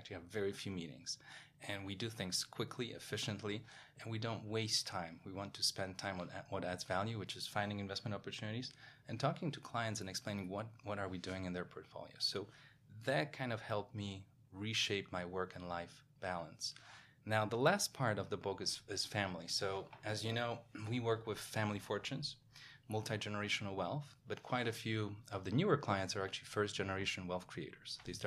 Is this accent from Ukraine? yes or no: no; Poland; moved away as an adult; now in New York, United States; born in Poland in the 1980s during communism, growing up in Poland, opening up to the world in the 1990s, watching the stock market reopen after a 50-year break, watching free market economy change the country completely, traveling around Europe, going to schools around Europe, and then ending up in New York